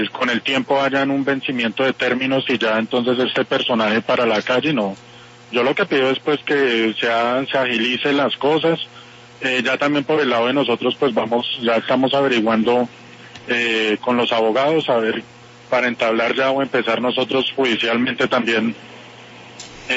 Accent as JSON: {"language": "Spanish", "town": "Topaipí", "region": "Cundinamarca", "country": "Colombia", "moved": "yes", "lives_now": "Bogotá, Colombia", "said": "De Topaipí, Cundinamarca."}